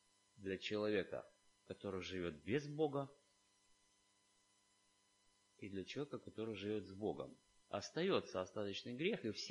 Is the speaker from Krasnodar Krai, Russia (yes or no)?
yes; Novorossiysk, Krasnodar Krai, Russia; also born or lived in Siberia; Я люблю свой город, мне нравится Новороссийск. Я родился и вырос в Новороссийске. Даже когда я был, жил в Сибири, я тосковал.